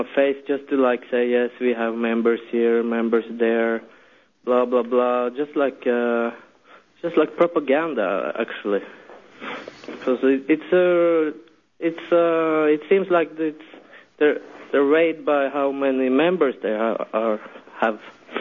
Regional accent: Norway; I'm from Norway. I'm born and raised in Norway all my life.

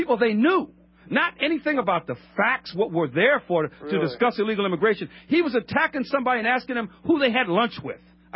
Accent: California, United States; born there; I should have been born in Missouri, but I was born in California.

